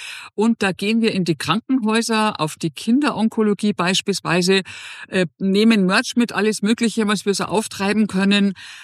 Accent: Munich, Bavaria, Germany; born there; Ich bin geborene Münchnerin.

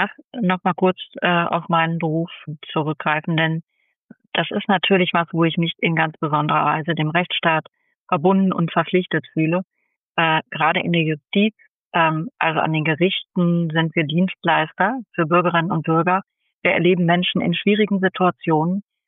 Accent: North Rhine-Westphalia, Germany; Ich komme aus dem Ruhrgebiet, da bin ich groß geworden. Ich komme auch eher aus einer Arbeiterfamilie, wenn ich den Begriff gebrauchen darf. Meine Eltern waren keine Akademiker.

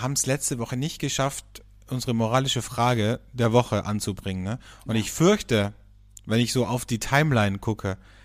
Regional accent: Austria; bei uns in Österreich

